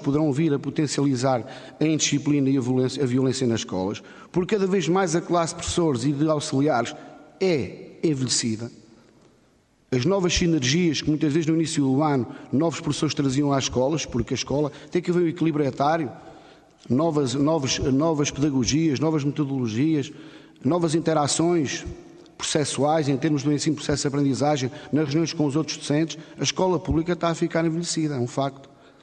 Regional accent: Portugal; mas nós somos pessoas e somos portugueses

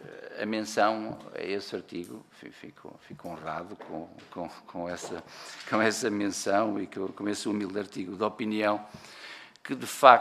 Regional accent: Norte, Portugal; Eu, pessoalmente, venho de Trás-os-Montes.

